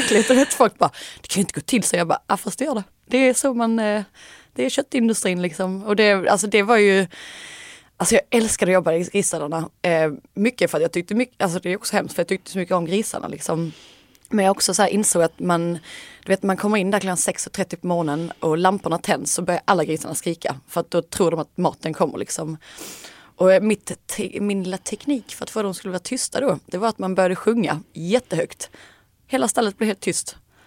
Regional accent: Vittskövle, Skåne, Sweden; Jag växte upp på en liten grusväg som heter Galoppvägen i min lilla by Vittskövle. Och sen så växte vi upp med ett lantbruk där pappa var inspektör.

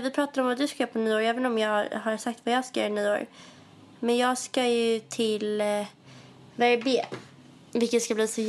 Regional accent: Stockholm, Stockholm County, Sweden; Eller inser typ hur soft det är att vara hemma i Stockholm

